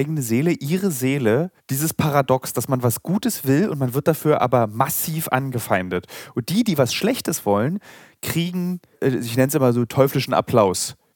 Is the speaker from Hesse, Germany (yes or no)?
no; Berlin, Germany; born there; auch als Berliner, wir sind beide gebürtige Berliner.